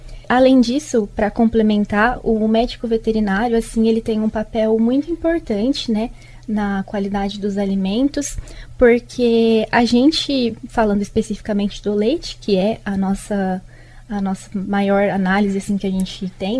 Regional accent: Avaré, São Paulo, Brazil; Sou de Avaré, interior de São Paulo, e me formei como médica veterinária

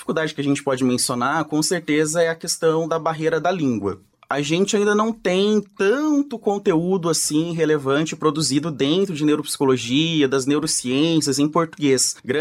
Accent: Palmital, São Paulo, Brazil; moved away as an adult; now in Londrina, Brazil; Eu vim lá de Palmital, interiorzão do estado de São Paulo, ali entre Assis, Ourinhos. Cheguei aqui em março de 2018

